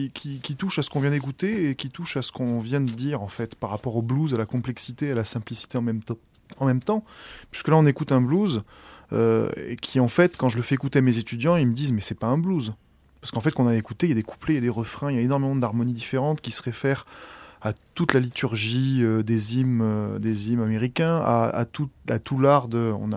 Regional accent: France; beaucoup de choses qui aussi me correspondent en tant que Français

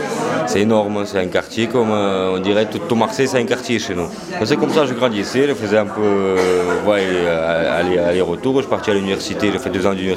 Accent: Moscow, Russia; French is a second language; Voilà, je suis né à Moscou le 23 septembre 1978. J'ai grandi normalement. Ma mère, c'est un docteur. Mon père, c'était un ingénieur. Et j'avais 4 sœurs.

